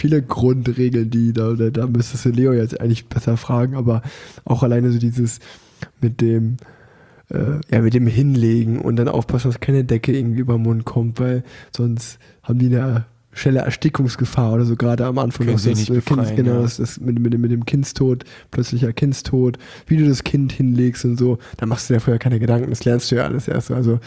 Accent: Cologne, North Rhine-Westphalia, Germany; Wir kommen alle aus Köln.

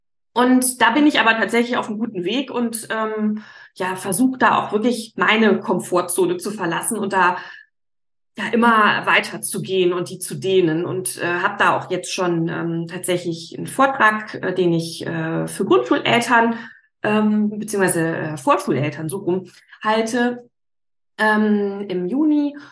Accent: Siegburg, North Rhine-Westphalia, Germany; Also ich komme aus Siegburg, das ist zwischen Bonn und Köln.

